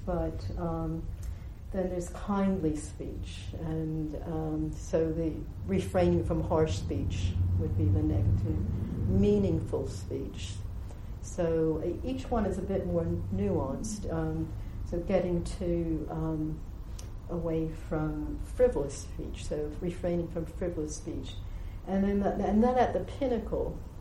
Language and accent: English; United States; You know, when I was growing up in America, we were drilled with the story of George Washington as a young boy